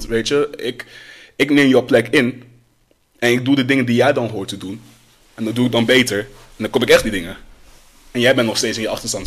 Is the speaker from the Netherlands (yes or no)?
yes; Netherlands; Ik ben een regular guy, weet je wel. Opgegroeid in Nederland.